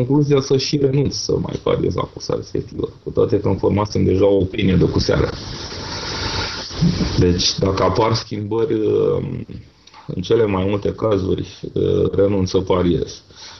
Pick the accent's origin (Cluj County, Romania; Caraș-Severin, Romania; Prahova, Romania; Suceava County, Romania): Prahova, Romania; Ploiești; Eu de felul meu sunt ploieștean.